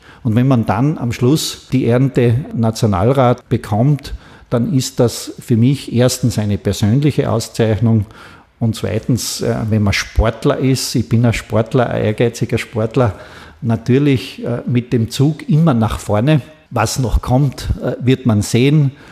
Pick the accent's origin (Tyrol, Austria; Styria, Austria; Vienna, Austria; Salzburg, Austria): Styria, Austria; Ich bin in der Steiermark geblieben, weil das meine Heimat ist, weil ich mit den Leuten in der Steiermark groß geworden bin, in meiner Heimat